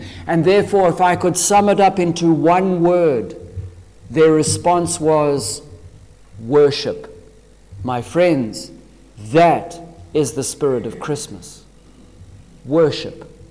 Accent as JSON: {"language": "English", "country": "Zimbabwe", "tie": "born or raised there", "said": "When I was growing up in Zimbabwe"}